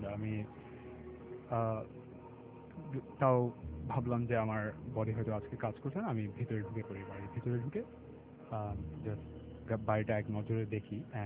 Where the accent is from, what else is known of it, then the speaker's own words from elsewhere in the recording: Dhaka, Dhaka Division, Bangladesh; From Banani.